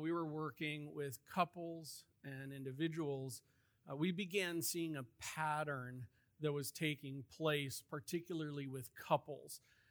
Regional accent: Midwest, United States; I'm from the Midwest.

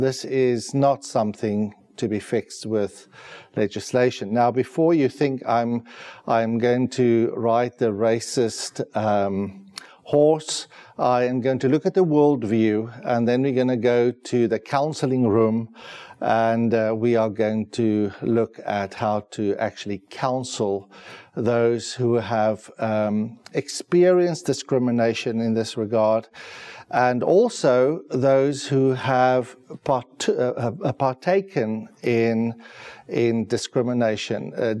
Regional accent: South Africa; I come from South Africa.

